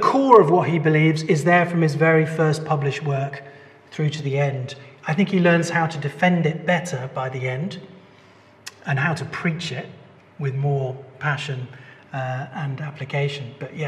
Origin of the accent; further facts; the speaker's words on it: England, United Kingdom; There's always some class thing between us as English, isn't there?